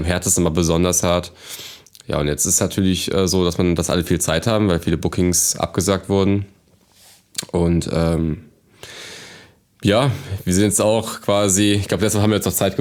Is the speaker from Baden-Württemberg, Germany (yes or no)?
no; Cologne, North Rhine-Westphalia, Germany; ich komme aus der Kölner Innenstadt und bin hier auch groß geworden.